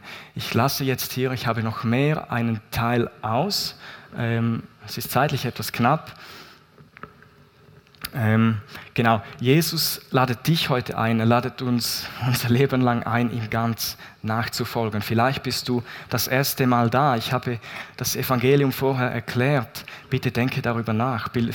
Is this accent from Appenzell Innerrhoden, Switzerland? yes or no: yes; Appenzell, Appenzell Innerrhoden, Switzerland; Ich bin in Appenzell aufgewachsen.